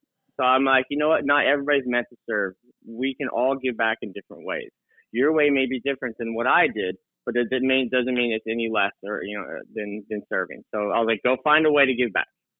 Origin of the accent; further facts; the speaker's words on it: Bremerton, Washington, United States; I was born in Bremerton, Washington at the shipyard hospital there.